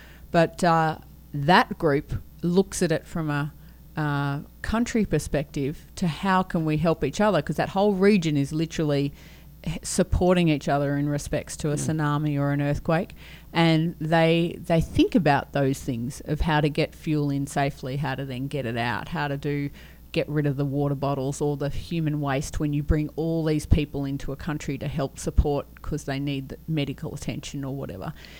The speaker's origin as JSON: {"language": "English", "country": "Australia", "said": "being Australian, we quite regularly have a multicultural society"}